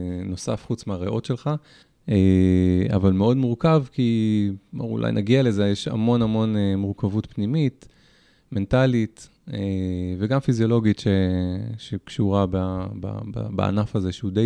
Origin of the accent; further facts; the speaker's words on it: Givatayim, Tel Aviv District, Israel; גדלתי בגבעתיים.